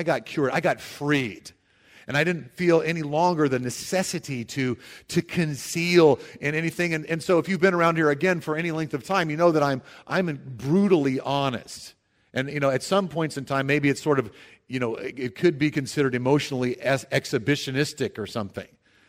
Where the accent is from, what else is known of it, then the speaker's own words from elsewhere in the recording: Denver, Colorado, United States; I'm from Denver